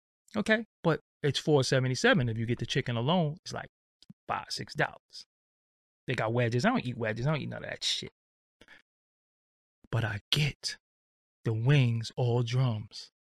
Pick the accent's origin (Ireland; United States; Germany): United States; Brooklyn, New York; But I'm from Brooklyn, and there's just something about stealing sometimes that you just have to do it.